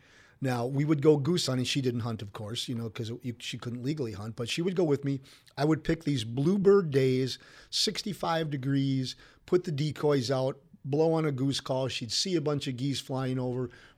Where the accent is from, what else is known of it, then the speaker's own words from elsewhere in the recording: Brookfield, Wisconsin, United States; I grew up in Brookfield, but I grew up in Brookfield hunting and trapping.